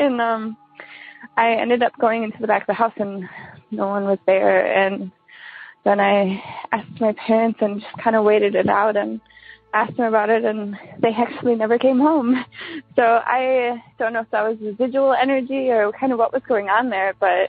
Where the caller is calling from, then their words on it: Wisconsin, United States; from Wisconsin. This is my first time calling